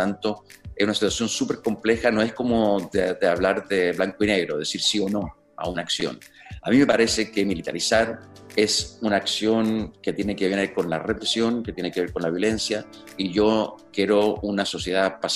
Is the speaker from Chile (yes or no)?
yes; Chile; Hoy día hay un desconocimiento absoluto de lo que somos nosotros los chilenos, entre nosotros.